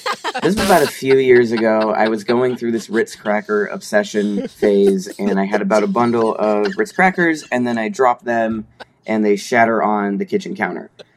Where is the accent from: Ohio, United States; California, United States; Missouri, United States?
California, United States; Los Angeles; I'm from Los Angeles.